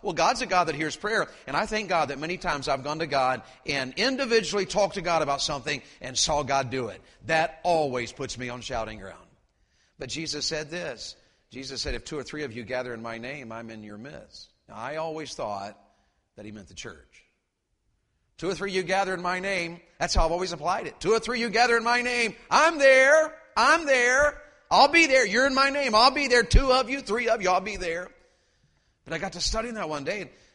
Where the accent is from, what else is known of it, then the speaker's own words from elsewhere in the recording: Wartburg, Tennessee, United States; I grew up here in Tennessee between Oak Ridge and Oneida, a little town called Wartburg. Wartburg, Tennessee. And that was my hometown.